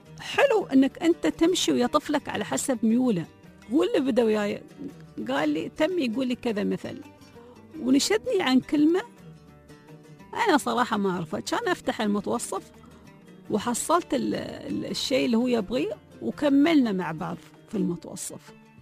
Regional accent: Dubai, United Arab Emirates

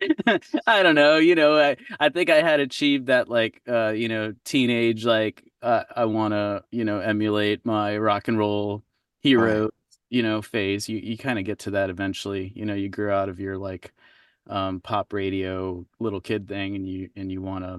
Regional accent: Texas, United States; moved away; My dad got transferred. I grew up in Texas. We were moving to Florida.

